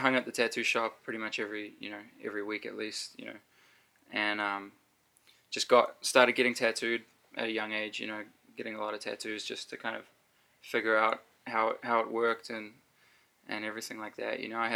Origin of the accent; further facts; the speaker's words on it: New Zealand; also born or lived in England; Basically, I was a young kid in New Zealand. I was born in England, but moved to New Zealand when I was six.